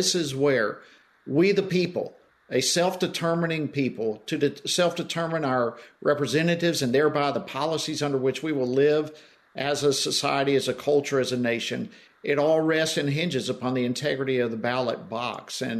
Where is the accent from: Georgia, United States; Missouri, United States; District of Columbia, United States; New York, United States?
Georgia, United States; Well, I'm from Georgia and I know Georgia well